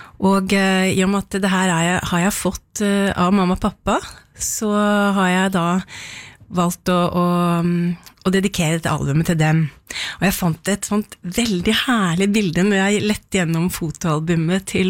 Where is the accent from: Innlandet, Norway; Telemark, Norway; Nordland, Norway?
Innlandet, Norway; Hamar; hjemme på Hamar så vokste jeg opp med masse musikk i Nordkron 13 hvor vi bodde.